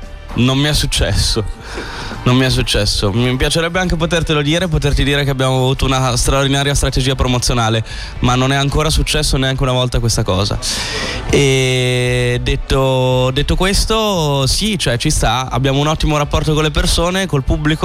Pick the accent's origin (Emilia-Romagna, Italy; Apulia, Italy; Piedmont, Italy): Emilia-Romagna, Italy; Bologna; E poi comunque veniamo da Bologna, che cazzo vuoi farci?